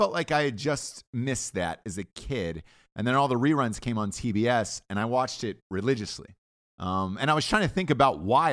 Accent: Atlanta, Georgia, United States; But I grew up in Atlanta.

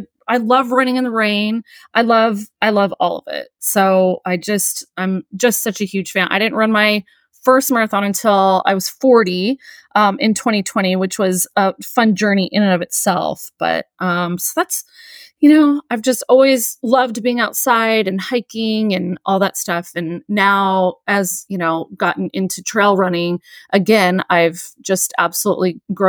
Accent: Oregon, United States; now in Austin, United States; So growing up as a kid, I grew up outside of Portland, Oregon. We live outside of Austin, Texas now, but I grew up kind of out in the sticks.

